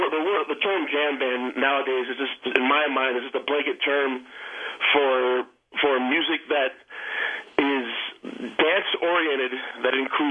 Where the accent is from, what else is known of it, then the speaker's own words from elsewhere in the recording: Sacramento, California, United States; Actually, we're born and raised in Sacramento, and so we have a really strong familial base and friend base in Sacramento.